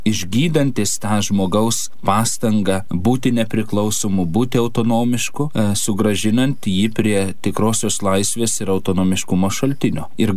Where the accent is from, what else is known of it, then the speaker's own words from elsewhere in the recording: Panevėžys, Panevėžys County, Lithuania; aš pats esu panevėžietis iš miesto kilęs, bet nemažai mano kunigystėje paskirimų buvo kaime ir dabar dirbu Krekenavoj miestelis, bet iš tiesų yra kaimiška bendruomenė